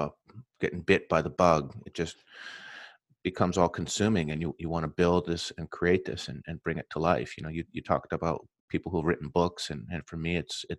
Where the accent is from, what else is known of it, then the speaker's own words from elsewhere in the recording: Central Canada, Canada; I grew up in Central Canada. And I grew up on a pretty typical, I guess you'd call it the standard American diet, or the standard Canadian diet in my case. But I was in the Corn Belt of Canada